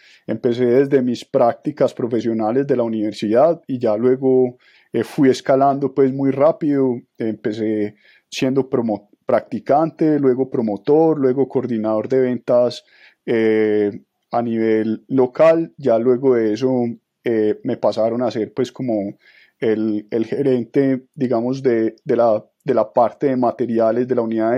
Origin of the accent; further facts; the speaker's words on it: Medellín, Antioquia, Colombia; now in Bogotá, Colombia; También pues tuve que estar en la ciudad de Bogotá, yo soy de Medellín, tuve que emigrar a la ciudad de Bogotá porque allá quedaba la oficina principal.